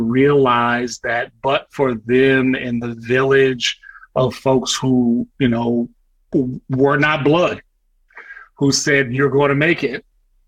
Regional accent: the South, United States; when I think about growing up in the South, and when I think about my family and the ancestors that came before me, and the fact that my parents were sharecroppers and picking cotton as teenagers

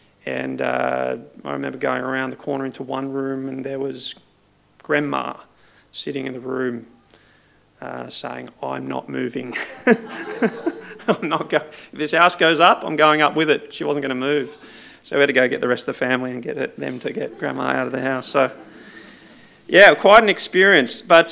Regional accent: North Epping, New South Wales, Australia; I remember my own experience of major bushfires growing up in North Epping

